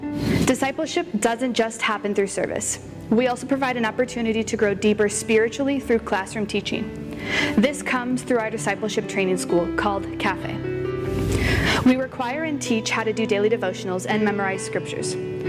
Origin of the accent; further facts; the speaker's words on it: Clear Lake, Iowa, United States; And we are both missionaries from Clear Lake, Iowa, working, serving, and on staff at Genesis Church.